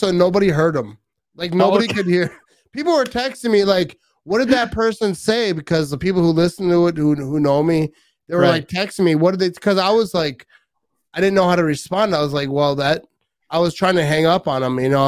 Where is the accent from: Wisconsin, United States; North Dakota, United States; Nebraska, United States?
Wisconsin, United States; Green Bay; born there; So I was actually born in Green Bay, but like